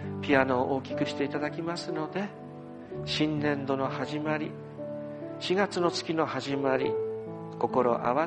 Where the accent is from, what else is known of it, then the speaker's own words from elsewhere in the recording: Yamagata, Japan; ちょっと山形ふるさとの方に帰ったんですが